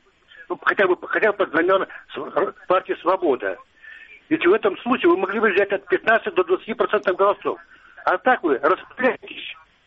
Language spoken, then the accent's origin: Russian; Crimea, Ukraine; Мое почтение, уважаемые дамы, я крымчанин.